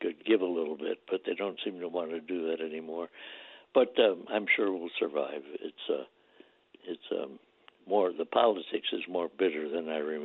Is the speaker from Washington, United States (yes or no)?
no; New York, United States; I was back in New York State, which was my home state, and I got to see my family